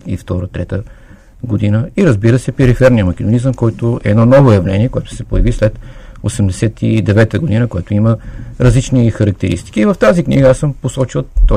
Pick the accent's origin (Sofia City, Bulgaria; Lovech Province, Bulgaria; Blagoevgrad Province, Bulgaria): Blagoevgrad Province, Bulgaria; Sandanski; born there; аз съм роден в този край. Роден съм в Сандански през 1960 година.